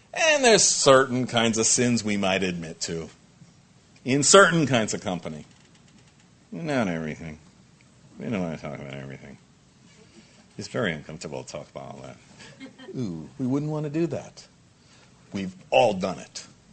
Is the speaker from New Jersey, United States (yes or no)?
yes; New Jersey, United States; I'm from Jersey. I mean, I've seen possums, you know, out on the road at night